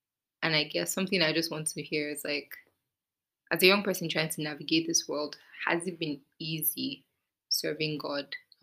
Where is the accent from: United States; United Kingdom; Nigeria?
Nigeria; And I guess because also, you know, we're Nigerian, so let's speak from, like, a Nigerian context.